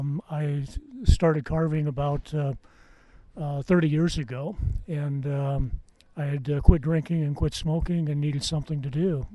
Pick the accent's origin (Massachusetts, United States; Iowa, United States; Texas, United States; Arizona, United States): Iowa, United States; Floyd; I'm from Floyd, Iowa, which is in the northeast quadrant of the state, about 5 hours from here.